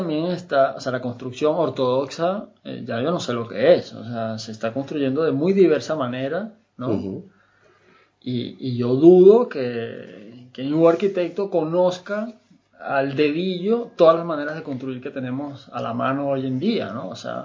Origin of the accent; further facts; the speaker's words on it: Caracas, Capital District, Venezuela; moved away; Yo que venía de Caracas, de Venezuela, un país tropical donde no se necesitan las chimeneas.